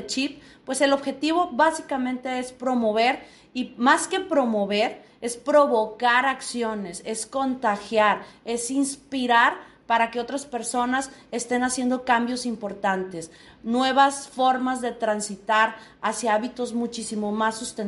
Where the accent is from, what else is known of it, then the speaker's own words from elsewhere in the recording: Sinaloa, Mexico; 2021 es un año pues propicio para decidir si somos unos sinaloenses verdes o unos sinaloenses grises.